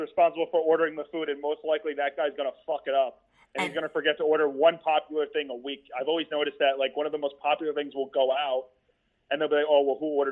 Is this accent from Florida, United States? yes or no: yes; Florida, United States; I grew up in South Florida. I'm not eating a Cuban sandwich from the Cheesecake Factory.